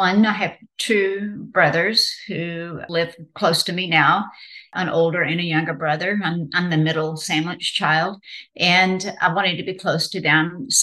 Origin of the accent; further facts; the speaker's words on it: Texas, United States; And I'm proud that I'm from Texas, but Texas is different.